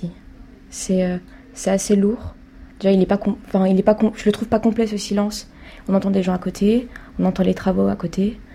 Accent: Strasbourg, Grand Est, France; j'ai 19 ans, je viens de Strasbourg.

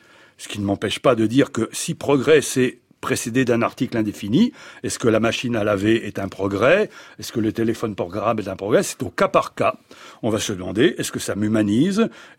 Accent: Paris, Île-de-France, France; moi, dans mon enfance, à Paris, dans les années 50

